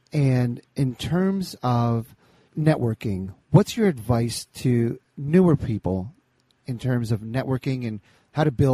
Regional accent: New Jersey, United States; Listen, I grew up in Jersey.

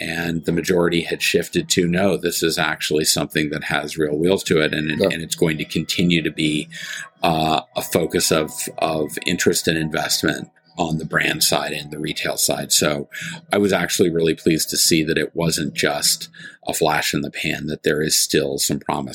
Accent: Canada; I'm a Canadian.

